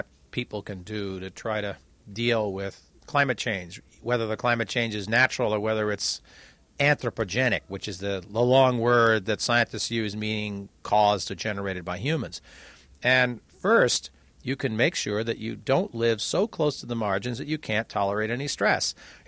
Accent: Long Island, New York, United States; And I grew up on Long Island, and the South Shore of Long Island is a wash, sandy beach, and the North Shore is rolling hills

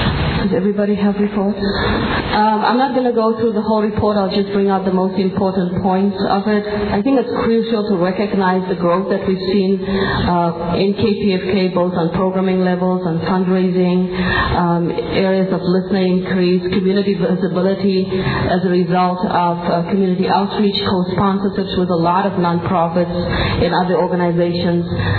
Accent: Long Beach, California, United States; welcome to Long Beach. You are in my hometown.

